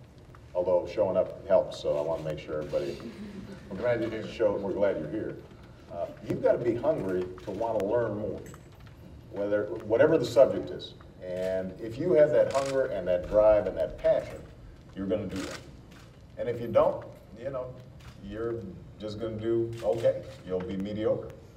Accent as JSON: {"language": "English", "town": "Chicago", "region": "Illinois", "country": "United States", "said": "just in Illinois, in my home state, in Chicago."}